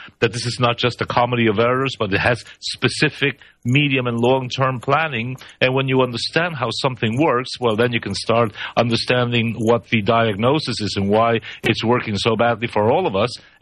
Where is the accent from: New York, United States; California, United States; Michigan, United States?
New York, United States; New York City; first language Spanish; now in Latin America; since I was brought up in the United States, to be precise in New York City, to be even more precise in Queens County, I do speak English the way I speak Spanish.